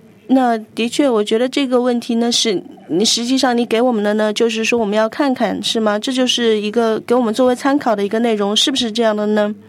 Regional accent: Thailand; Chinese is a second language; 那因为比如说泰国，我们英语都不是我们的第二语言，所以呢我们要用自己的语言

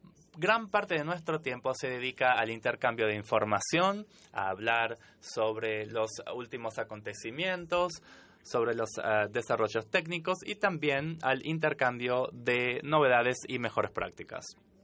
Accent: Argentina; de Argentina.

